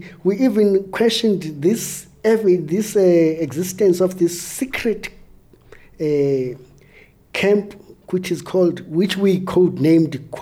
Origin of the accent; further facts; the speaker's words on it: Mthatha, Eastern Cape, South Africa; Yes, I grew up in Mthatha, which was in the then Transkei, which was so-called independent, though it was just a sham independence. But we never fooled ourselves. We knew that we belonged to the rest of South Africa.